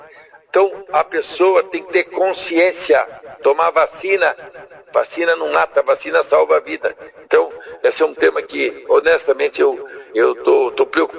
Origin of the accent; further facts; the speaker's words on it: Londrina, Paraná, Brazil; eu morava, obviamente, como londrinense, morava em Londrina